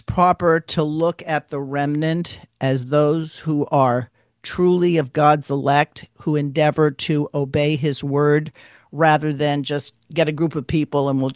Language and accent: English; United States; I grew up in the United States.